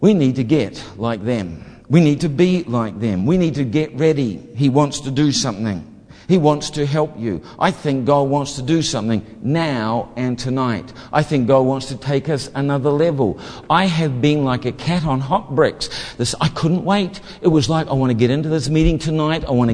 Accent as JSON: {"language": "English", "country": "New Zealand", "said": "I'm a Kiwi. I can't help but get excited."}